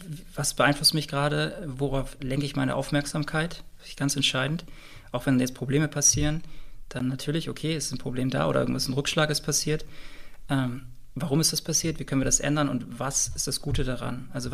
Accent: Bremen, Germany; vielleicht sind wir da auch als Bremer von der Marketingseite noch nicht stark genug

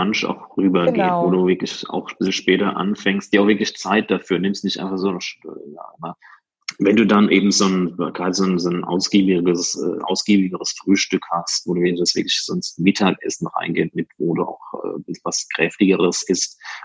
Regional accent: Rhineland-Palatinate, Germany; Als Pfälzer oder als, sag mal, deutscher Winzersekt wird ja oft mit Riesling verbunden.

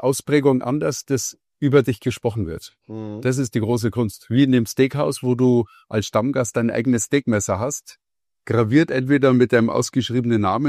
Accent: Munich, Bavaria, Germany; Ich komme aus München und südlich von München ist der Starnberger See, da habe ich lang gewohnt.

